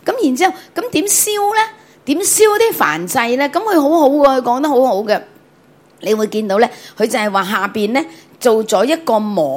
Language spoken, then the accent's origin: Cantonese; Hong Kong; 去过我哋香港人好中意去 barbecue 去烧嘢食。